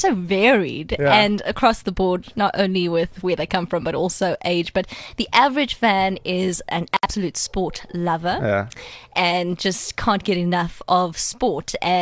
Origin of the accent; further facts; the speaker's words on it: Johannesburg, Gauteng, South Africa; Grew up in the south of Joburg.